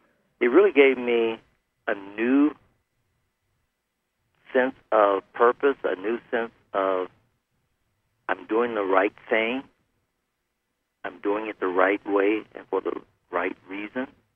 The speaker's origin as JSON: {"language": "English", "town": "Detroit", "region": "Michigan", "country": "United States", "tie": "born or raised there", "said": "found out from Joe that there was a person, a couple persons in Detroit, my hometown, as you already know, that were eager to have me come and tell their stories in Detroit."}